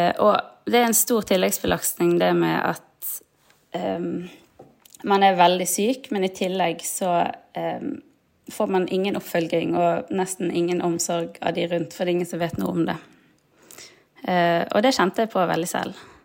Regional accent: Bergen, Vestland, Norway; jeg 32 år, og jeg vokste opp i Bergen og bor her nå sammen med min kjæreste og min datter på 2 år.

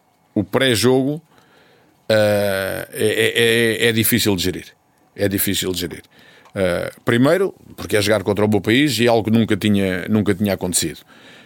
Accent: Portugal; não sendo coreano, como sou português

